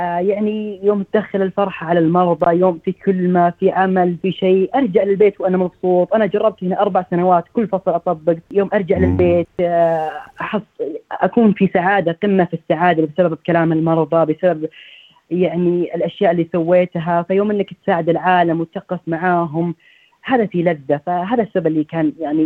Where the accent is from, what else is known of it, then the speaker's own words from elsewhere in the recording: Riyadh, Riyadh Province, Saudi Arabia; now in Australia; أنا من مدينة الرياض، جيت أستراليا عام 2017 تقريبا في نهاية 2017، بديت تمريض في 2018.